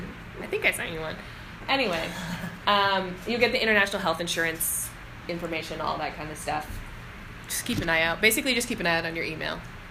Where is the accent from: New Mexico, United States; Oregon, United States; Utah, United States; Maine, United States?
Maine, United States; My example is I'm from Maine and I bring like little stonewalled blueberry jellies because blueberries are a thing